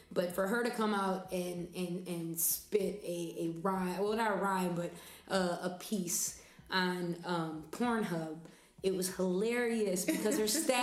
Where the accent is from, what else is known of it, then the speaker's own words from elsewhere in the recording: Minnesota, United States; We grew up in the Twin Cities watching Robin Robinson on the news.